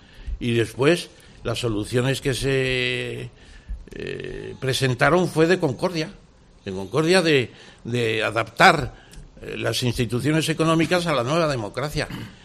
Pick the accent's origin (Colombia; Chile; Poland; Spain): Spain; Yo soy español, no me considero nacionalista, me considero ciudadano del mundo